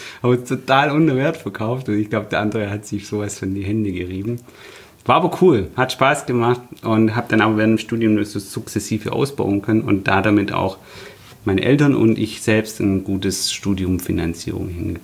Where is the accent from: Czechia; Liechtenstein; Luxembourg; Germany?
Germany; Stuttgart, Baden-Württemberg; also born or lived in Nürtingen; Ich bin tatsächlich Stuttgarter, aber in der Nähe von Stuttgart geboren, in Nürtingen. Bin also in meinem Leben an sich nicht so weit weggekommen, wie man denkt.